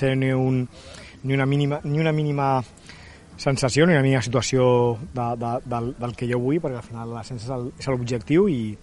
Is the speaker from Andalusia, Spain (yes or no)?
no; Terrassa, Catalonia, Spain; com tots els que som de Terrassa o els jugadors, bueno, pues, decebuts